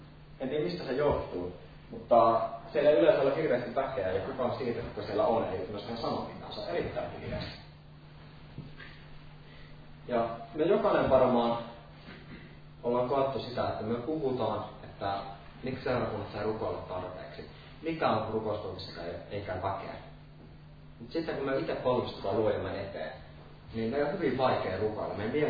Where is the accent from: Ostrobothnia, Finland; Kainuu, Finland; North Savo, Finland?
North Savo, Finland; Kuopio; also born or lived in Kotka; minä asun Kuopiossa, olen syntynyt Kuopiossa. Varhaislapsuuteni asuin Kotkassa.